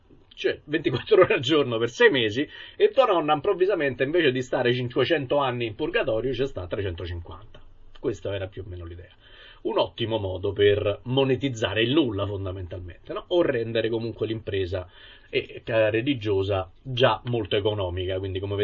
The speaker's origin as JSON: {"language": "Italian", "town": "Rome", "region": "Lazio", "country": "Italy", "said": "E questo mi chiama chiaramente in causa, essendo romano."}